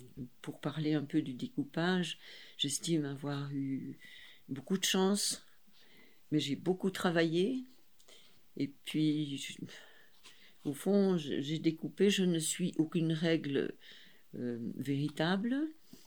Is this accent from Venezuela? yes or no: no; Ferrières, Wallonia, Belgium; born there; je suis née en Belgique, à Ferrières, c'est un village des Ardennes, et je suis née en 1935, un 1er août